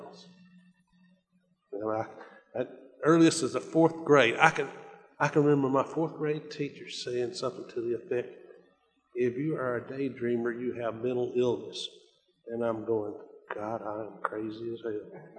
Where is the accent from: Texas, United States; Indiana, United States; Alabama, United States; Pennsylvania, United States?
Alabama, United States; Shanghai; There's a little community outside northwest of Athens, Alabama called Shanghai. And that's where I grew up.